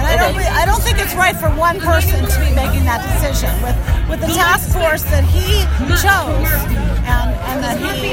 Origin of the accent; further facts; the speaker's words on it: Neptune City, New Jersey, United States; Neptune City.